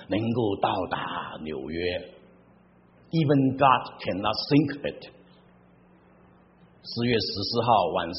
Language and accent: Chinese; China; 我中国人才没那么笨